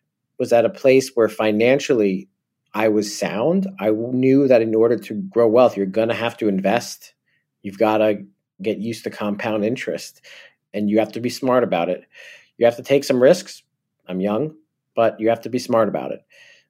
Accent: New Jersey, United States; I'm originally from New Jersey, but...

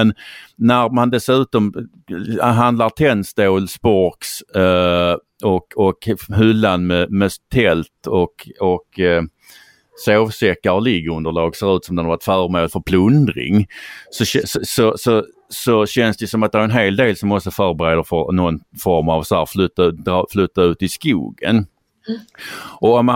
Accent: Skåne, Sweden; som skåning vill jag bara påpeka

